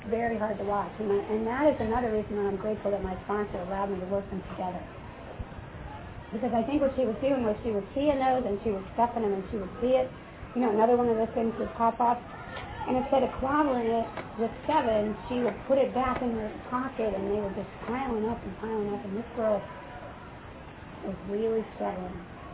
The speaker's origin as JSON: {"language": "English", "town": "Bradford", "region": "Pennsylvania", "country": "United States", "tie": "born or raised there", "said": "I grew up pretty close here. I grew up in Bradford, Pennsylvania."}